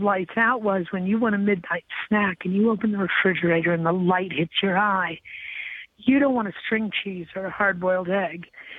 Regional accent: Midwest, United States; I grew up in the Midwest.

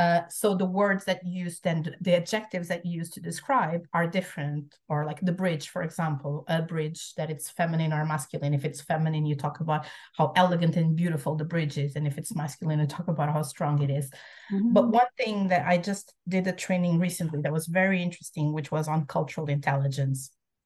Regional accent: Portugal; growing up in Portugal, we didn't have that.

